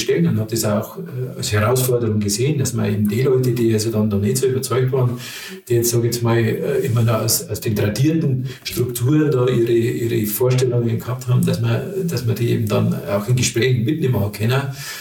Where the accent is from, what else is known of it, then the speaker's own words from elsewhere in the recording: Freising, Bavaria, Germany; Ich komme da aus Freising